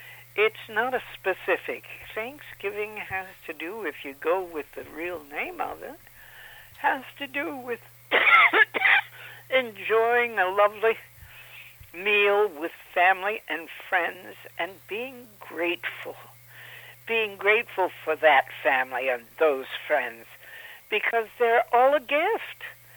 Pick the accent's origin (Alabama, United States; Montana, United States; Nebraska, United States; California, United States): California, United States; Los Angeles; also born or lived in El Paso, Texas; I grew up in Los Angeles. My family moved there in the 30s during the Depression. And we came from Texas, from El Paso.